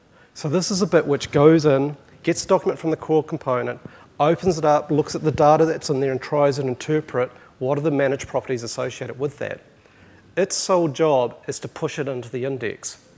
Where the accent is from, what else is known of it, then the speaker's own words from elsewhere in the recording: Auckland, New Zealand; I am a Kiwi, so I'm a true blue Kiwi. In fact, I'm actually an Aucklander, so one of the few Aucklanders that are here.